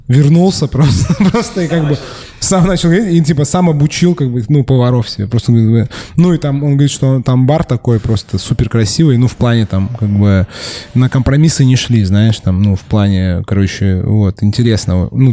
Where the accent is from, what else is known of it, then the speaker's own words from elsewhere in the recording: Siberia, Russia; Да, я из Сибири, я как бы был на Оби много раз.